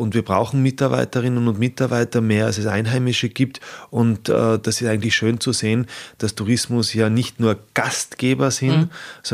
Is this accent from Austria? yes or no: yes; Tyrol, Austria; bei uns in Tirol, da gibt es den schönen Bezirk Osttirol, das ist der schönste Bezirk bei uns.